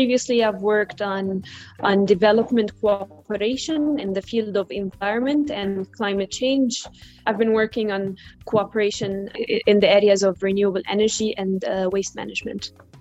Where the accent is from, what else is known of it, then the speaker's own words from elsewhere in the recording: Egypt; I'm from Egypt, and my support to the African chair includes a focus on adaptation matters.